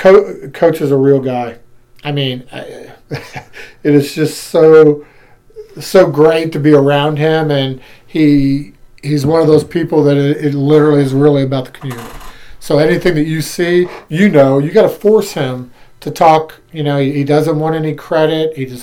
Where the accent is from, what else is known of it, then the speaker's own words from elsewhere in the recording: Madison, Indiana, United States; moved away as an adult; now in Mexico; So I'm born and raised in Madison, Indiana.